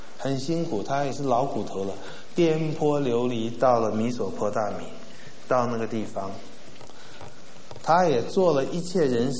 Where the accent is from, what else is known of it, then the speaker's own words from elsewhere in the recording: Taiwan; now in United States; 我从台湾来美国